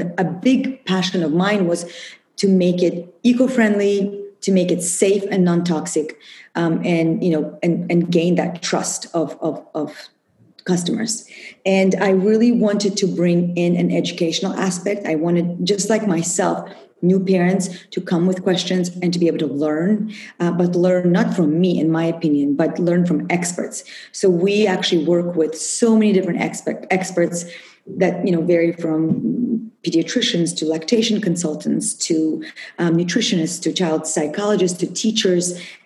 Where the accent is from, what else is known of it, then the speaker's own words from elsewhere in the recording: Russia; now in United States; growing up in Russia, you drink herbs, you drink tea every day.